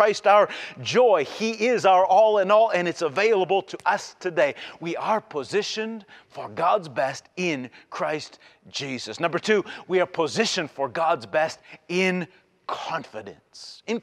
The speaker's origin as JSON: {"language": "English", "country": "Canada", "said": "I'm still Canadian, I'm still a Canadian. Still have rights. Still can go back."}